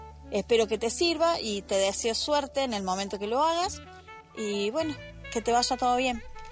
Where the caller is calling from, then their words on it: Argentina; es de Argentina.